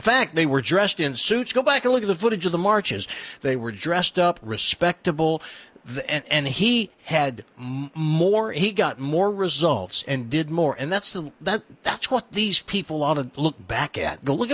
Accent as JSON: {"language": "English", "region": "the South", "country": "United States", "tie": "born or raised there", "said": "You know, when I grew up in the South, and the South was a place when I was a kid"}